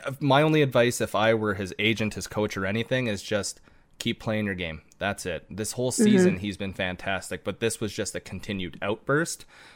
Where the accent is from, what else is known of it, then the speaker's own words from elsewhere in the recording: Ontario, Canada; I've always lived like near the Toronto area, or because I am Canadian, even when we did not live in Toronto.